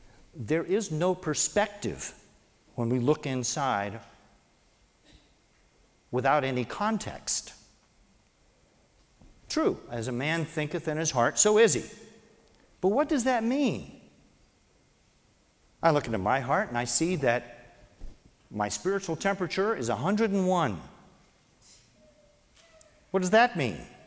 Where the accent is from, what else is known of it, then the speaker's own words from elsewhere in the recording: Lookout Mountain, Tennessee, United States; we lived on Lookout Mountain, which is where I grew up in Tennessee.